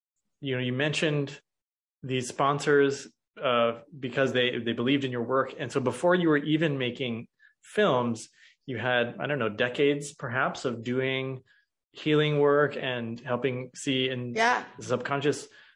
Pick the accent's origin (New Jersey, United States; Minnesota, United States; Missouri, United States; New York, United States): Missouri, United States; Yeah, I'm from the Show Me State, Missouri. Our motto is the Show Me State.